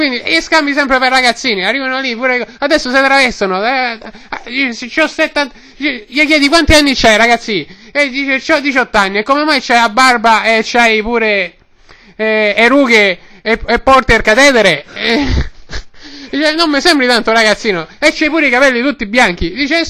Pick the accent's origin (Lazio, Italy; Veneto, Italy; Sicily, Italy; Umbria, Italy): Lazio, Italy; Rome; born there; Ed è vero che mia sorella è nata a Centocelle! Io sono nata all'Euro!